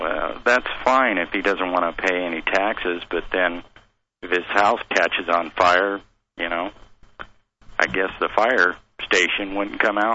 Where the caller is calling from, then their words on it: Nebraska, United States; from Nebraska.